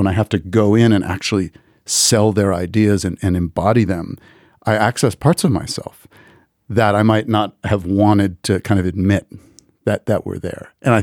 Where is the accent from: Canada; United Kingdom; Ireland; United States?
United States; because I'm an American Jew telling part of telling their story.